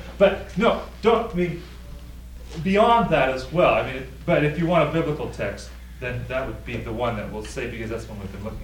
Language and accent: English; United States; Realistically, I'm an American.